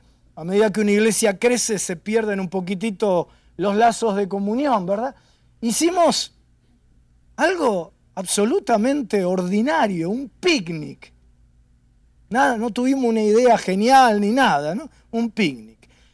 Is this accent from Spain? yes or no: no; Argentina; En mi país, en Argentina, nosotros somos los número uno en pecado.